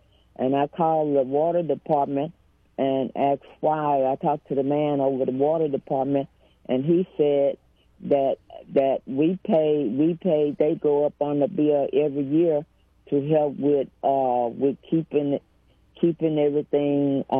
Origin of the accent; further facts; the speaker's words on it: Pineville, United States; I was born and raised in Pineville. And I had went to California in 2000, and I moved back home in 2002.